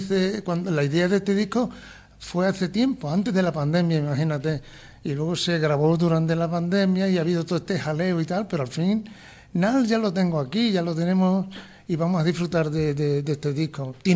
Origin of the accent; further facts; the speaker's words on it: Jerez de los Caballeros, Extremadura, Spain; realidad de mi infancia en Baluengo, Probales, La Bazana, Jerez los Caballeros.